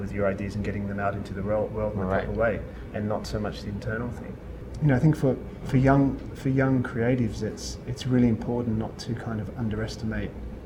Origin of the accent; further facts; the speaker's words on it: Australia; growing up in Australia, you just drive a lot. You know, you're in a car, it's a big country.